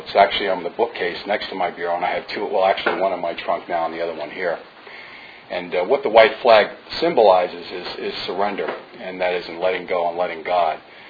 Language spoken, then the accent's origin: English; Connecticut, United States; He's also from my home state. And what I got in touch with was Connecticut was not a great place for me.